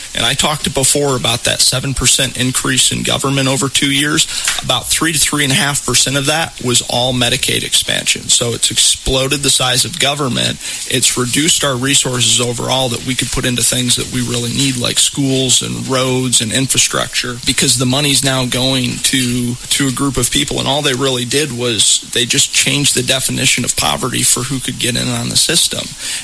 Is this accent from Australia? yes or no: no; Saline, Ohio, United States